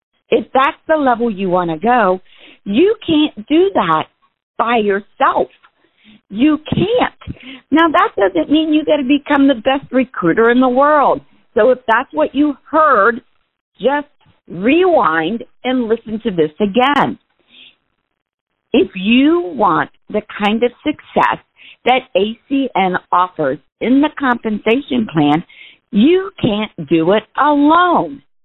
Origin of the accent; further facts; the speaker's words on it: Ohio, United States; I'm a regional vice president, and I hail from the Central Ohio area.